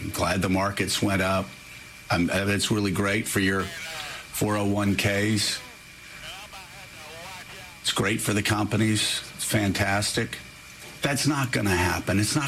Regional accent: Florida, United States; I'm from Florida. I know that.

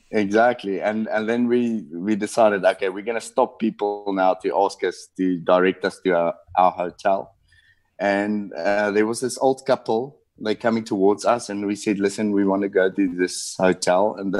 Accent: South Africa; And I don't know if we just because we're South African, because everyone likes South Africans.

